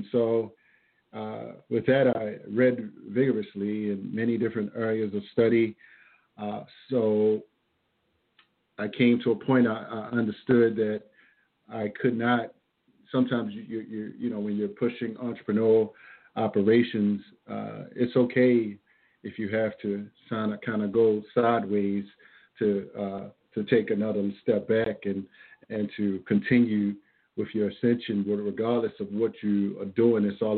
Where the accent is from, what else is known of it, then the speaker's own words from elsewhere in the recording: Baltimore, Maryland, United States; moved away as an adult; and I'm certainly here from the Baltimore area, lived in the Prince George's County a little bit, a little later in my adult life, but I left Baltimore going into the Navy.